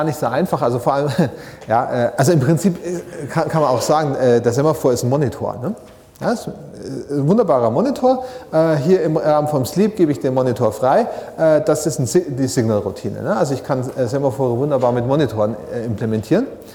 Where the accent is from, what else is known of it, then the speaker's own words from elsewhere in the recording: Bavaria, Germany; also gerade als Franke, ne?